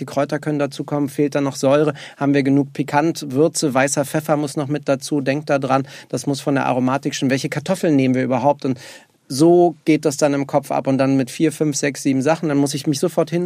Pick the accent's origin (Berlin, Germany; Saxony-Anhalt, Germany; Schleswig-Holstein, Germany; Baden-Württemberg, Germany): Berlin, Germany; ich bin Berliner